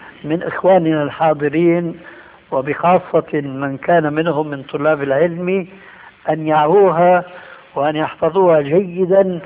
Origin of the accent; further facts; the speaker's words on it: Syria; عندنا في الشام يسمى المقدمة بالتذكير، وبيقلب الذال إلى دال بيقولوا التذكير